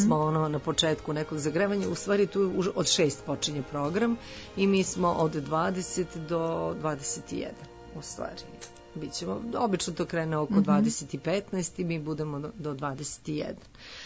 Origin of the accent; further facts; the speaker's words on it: Niš, Nišava District, Serbia; A nekako mi bilo logično, iz Niš sam, pa valjda bi trebalo tamo da pevam.